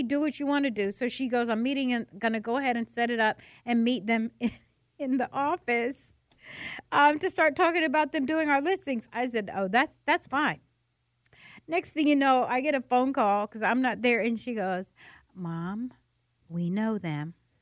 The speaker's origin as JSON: {"language": "English", "region": "New York", "country": "United States", "lives_now": "Atlanta, United States", "said": "And I say that because, and I'm a transplant from New York."}